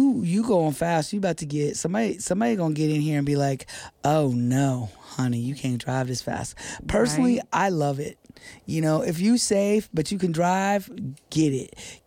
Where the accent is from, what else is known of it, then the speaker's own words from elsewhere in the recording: Indiana, United States; And Tina, all the way from my home state of Indiana, my high school buddy.